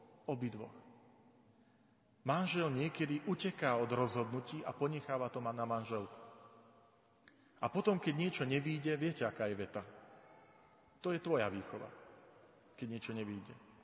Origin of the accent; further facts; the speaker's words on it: Tvrdošín, Žilina Region, Slovakia; v mojom rodnom meste v Tvrdošíne